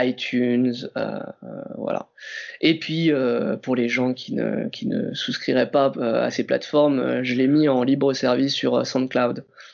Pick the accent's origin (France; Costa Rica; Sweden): France; Paris, Île-de-France; born there; De syrien de par mon père et français de par ma mère. Voilà. Et je suis né en France, à Paris.